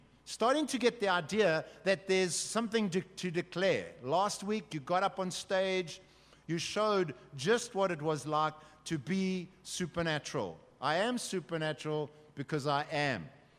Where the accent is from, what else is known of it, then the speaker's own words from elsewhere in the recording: Johannesburg, Gauteng, South Africa; We're here with a spaceship hovering over Joburg. We're not from Joburg. Yes, in the natural we are, but we're from heaven.